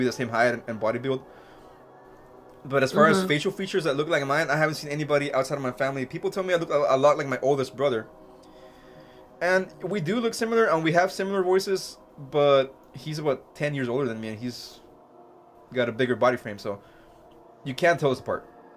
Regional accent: Mexico; growing up in Mexico, this isn't, like, a shock to me

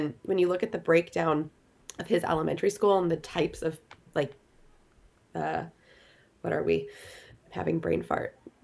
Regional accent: Los Angeles, California, United States; I grew up in the Valley in LA, so like 85% of the people were Jewish.

